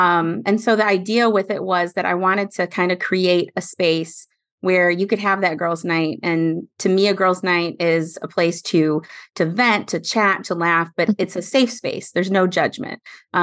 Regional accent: Midwest, United States; also born or lived in San Jose; I grew up in the Midwest. I lived in California for a few years. And now being on the East Coast

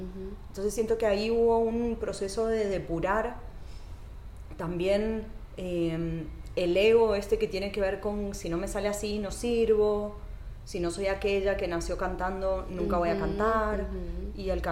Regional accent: Mendoza, Argentina; Y después de 5 años andando por la universidad en Mendoza, que es de donde vengo, Mendoza, Argentina

